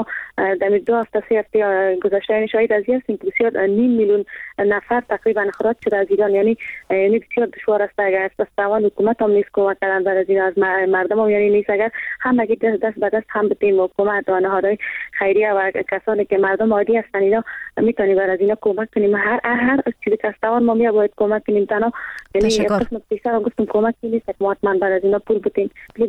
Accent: Afghanistan; ما مردم افغانستان

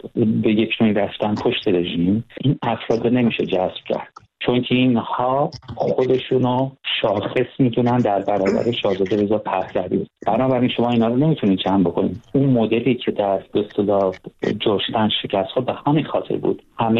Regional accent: Iran; چون من به عنوان یک ایرانی

